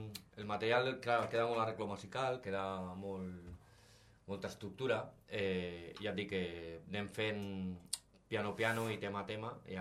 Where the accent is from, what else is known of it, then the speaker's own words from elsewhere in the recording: Andorra; now in Spain; sobretot jo vinc d'Andorra, i allà sí que he fet més de 300 o 400 concerts. I, bueno, per motiu personal vaig vindre cap aquí, cap a Montsant Priorat